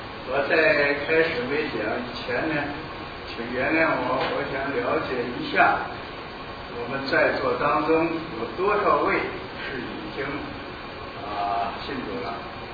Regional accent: China; 我们从中国来的，我们是受着无神论的教育。我过去也是受这个教育

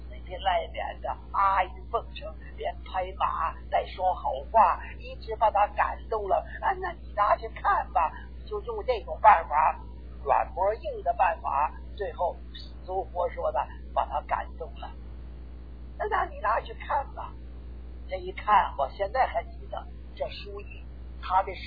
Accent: Northeast China, China; 我生在东北，家乡的院子叫四合院

